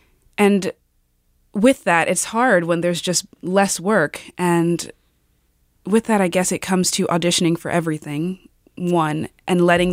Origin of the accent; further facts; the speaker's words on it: Georgia, United States; also born or lived in Texas; I'm not from here. Where are you from? I was born in Texas, raised in Georgia.